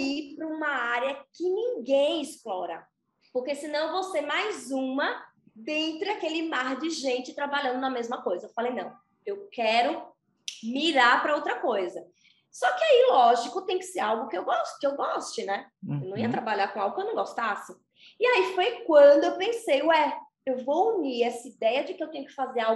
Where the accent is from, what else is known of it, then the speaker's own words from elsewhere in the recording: Aracaju, Sergipe, Brazil; now in São Paulo, Brazil; Eu vim de Aracaju para cá, para São Paulo.